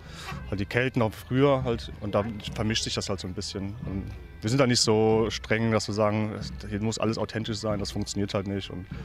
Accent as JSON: {"language": "German", "town": "Vettelschoss", "region": "Rhineland-Palatinate", "country": "Germany", "said": "Ich komme hier aus der Ecke, Vettelschoss"}